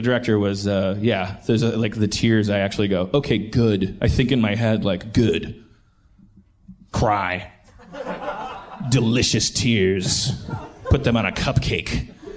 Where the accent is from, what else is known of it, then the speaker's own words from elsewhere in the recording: Milwaukee, Wisconsin, United States; accent: Milwaukee; Would you hear my little Milwaukee accent? Most of the time, Pittsburgh's bringing it out of me.